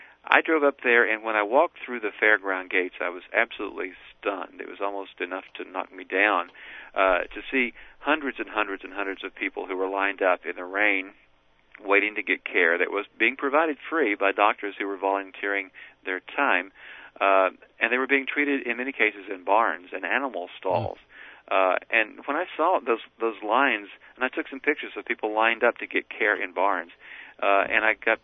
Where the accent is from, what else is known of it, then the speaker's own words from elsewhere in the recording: Tennessee, United States; Tennessee. It's a mountainous part of the state. It's in the southern Appalachians, and I picked up my hometown newspaper when I was visiting in July of 2007.